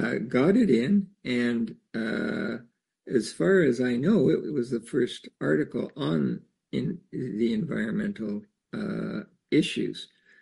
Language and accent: English; Ontario, Canada; I was born and raised back in Eastern Canada, Guelph High School, Ottawa, undergrad in London, Ontario.